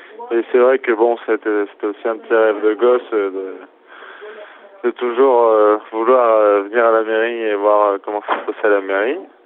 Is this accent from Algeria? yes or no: no; Boisset, France; j'ai toujours été à Boisset, quoi.